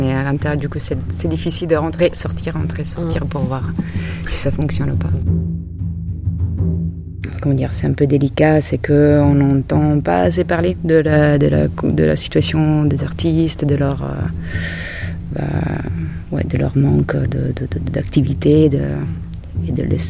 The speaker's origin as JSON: {"language": "French", "country": "Italy", "said": "Je suis italienne. Je fais un tout petit peu la danse en Italie, comme ça, quand j'étais toute petite."}